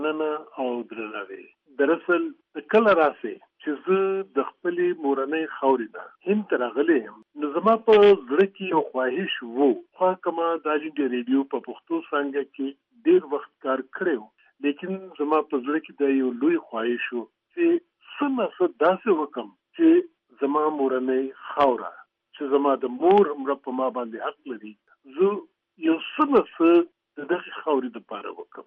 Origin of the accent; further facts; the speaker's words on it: Barikot, Khyber Pakhtunkhwa, Pakistan; also born or lived in Chamblai / Mingora; زه در اصل د پښتونخوا د سوات د سیمې د چمبلي د علاقې سره تعلق لرم زه د چمبلي په جنگي نومې کلي کې زیږیدلی یم او څو وخت چې د 15 میاشتو وم نو د سوات منګوري ته زمون کډه رااله